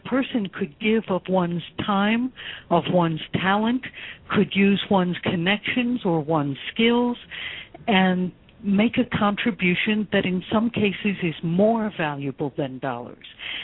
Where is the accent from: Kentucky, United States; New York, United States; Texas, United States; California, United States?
New York, United States; Buffalo; moved away as an adult; I moved out of my hometown, Buffalo, New York, when I was, I think, 18 years old.